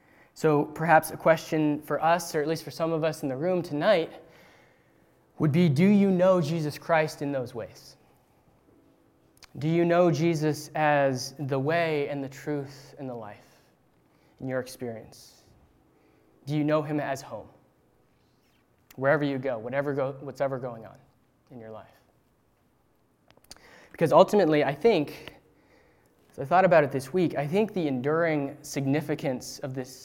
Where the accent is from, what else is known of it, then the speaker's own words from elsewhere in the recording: Roseville, California, United States; my family and I, we moved up from Southern California to Northern California when I was about in fifth grade. And so my siblings and I, about the first or second day that we had moved to this new house in Roseville